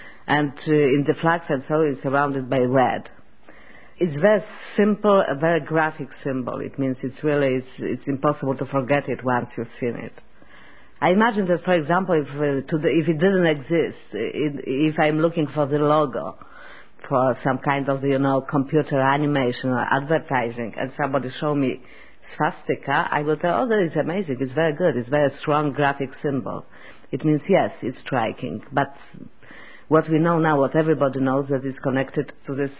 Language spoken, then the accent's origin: English; Poland; now in France; I'm a filmmaker from Poland. I live between France and Los Angeles now, making the movies in different countries.